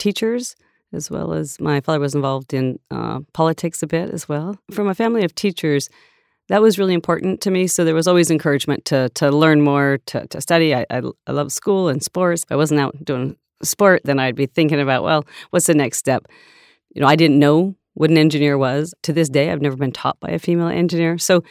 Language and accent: English; Montana, United States; It was a great place to grow up. I think that's where my love of nature came from.